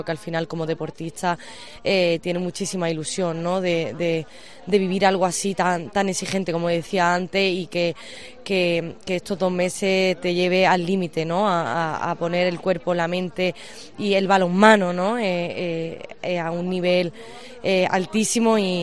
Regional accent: Málaga, Andalusia, Spain; encima, como malagueña, ¿no?, que soy

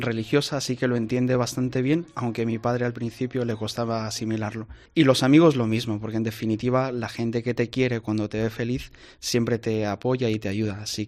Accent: Chiclayo, Lambayeque, Peru; Soy de Chiclayo, del norte de Perú.

